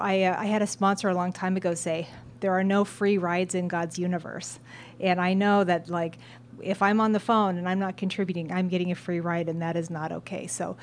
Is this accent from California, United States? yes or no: yes; Redondo Beach, California, United States; from Redondo Beach, California, compulsive eater.